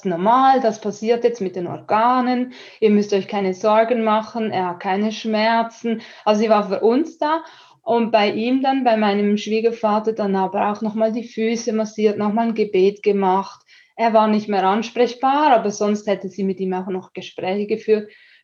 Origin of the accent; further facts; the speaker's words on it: Switzerland; Ich bin vorbelastet als Schweizerin.